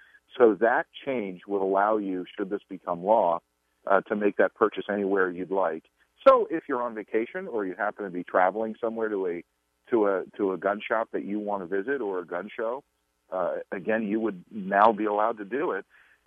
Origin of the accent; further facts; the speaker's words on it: New Hampshire, United States; I'm from New Hampshire. We are the live free or die state, and we are also no income, no sales tax state.